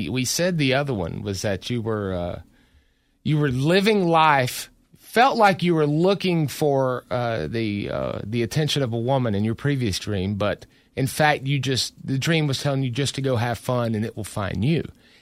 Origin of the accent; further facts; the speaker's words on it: the South, United States; Southern. I'm from the South.